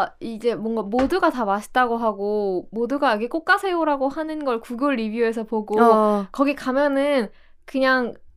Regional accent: Incheon, South Korea; 나도 인천 사람인데

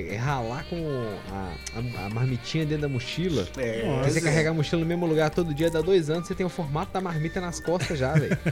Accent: Brazil; sou brasileiro, não conheço nem esse conceito.

